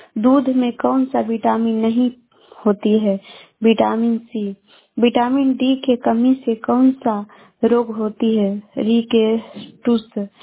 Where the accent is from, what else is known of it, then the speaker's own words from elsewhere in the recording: Patna, Bihar, India; मेरा मधेपुरा से बोल रही हूँ। मैं पटना जिला की रहने वाली हूँ